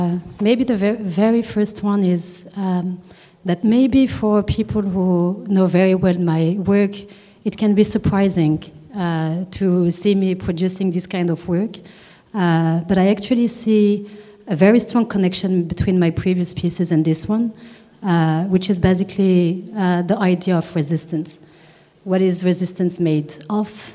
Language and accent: English; Morocco; Of course, because I'm from Morocco, there's a sort of special connection to him